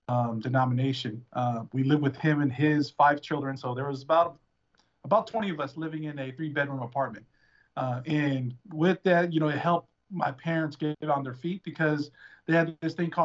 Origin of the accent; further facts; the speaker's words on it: American Samoa; You know, I'm from American Samoa, and my parents, they had 10 children. 10 girls.